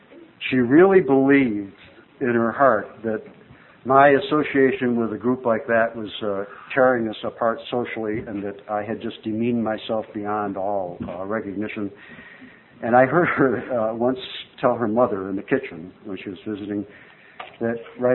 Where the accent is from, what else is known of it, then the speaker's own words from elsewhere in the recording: Boulder, Colorado, United States; Well, okay, yeah, I'm from Boulder, I'm visiting.